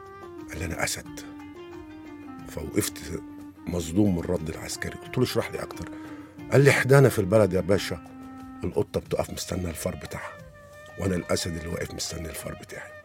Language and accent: Arabic; Egypt; ودي شهادة أفتخر بيها إن أنا مصري